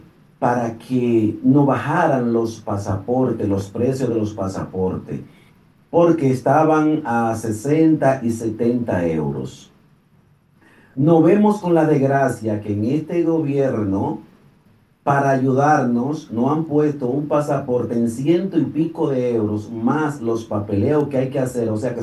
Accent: Dominican Republic; now in Spain; nosotros estamos censados como españoles, no como dominicanos.

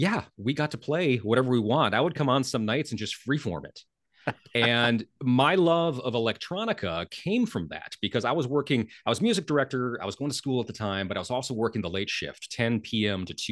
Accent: Stillwater, Oklahoma, United States; It was a commercial station in my hometown of Stillwater, Oklahoma, a small commercial station, but we were in a college town.

